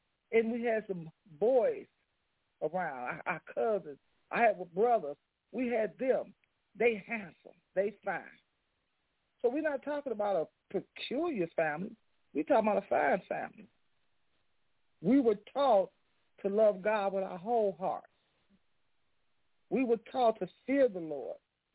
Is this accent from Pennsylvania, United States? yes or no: no; Chicago, Illinois, United States; I remember growing up on Walnut on the west side of Chicago. I remember a lot of things and a lot of people in our neighborhood.